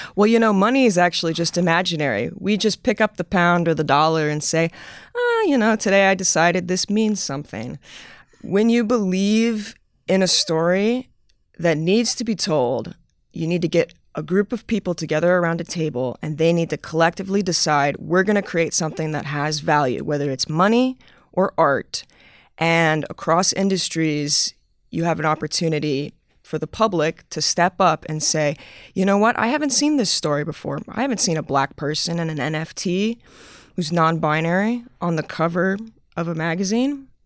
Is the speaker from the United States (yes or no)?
yes; the South, United States; I'm from the South. I'm from the US.